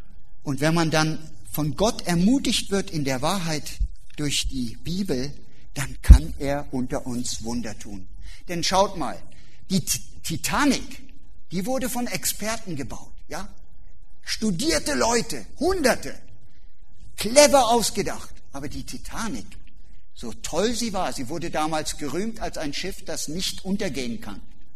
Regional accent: Germany; In Deutschland, glaube ich, etwas mehr, 8 Minuten, war ich noch stolz, ich bin auch Deutscher.

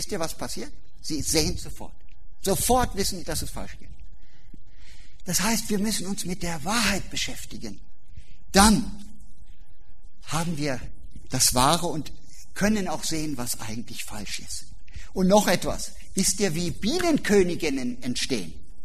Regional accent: Germany; In Deutschland, glaube ich, etwas mehr, 8 Minuten, war ich noch stolz, ich bin auch Deutscher.

